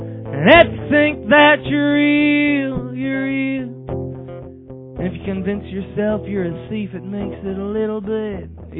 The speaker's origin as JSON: {"language": "English", "town": "West Fargo", "region": "North Dakota", "country": "United States", "tie": "born or raised there", "said": "This is about the North Side, and I grew up in West Fargo."}